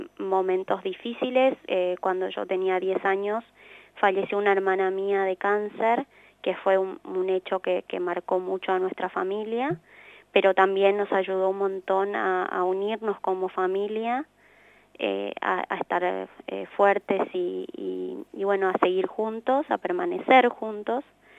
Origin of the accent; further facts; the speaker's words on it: Paraguay; mi crecimiento en el Paraguay, mi infancia en el Paraguay fue una infancia muy, muy feliz.